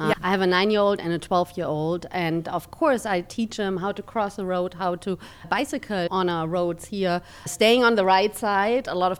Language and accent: English; Cologne, North Rhine-Westphalia, Germany; English is a second language; now in Fresno, United States; I grew up in Cologne, Germany, and I was always on my bike or walking or using public transportation to connect the distance.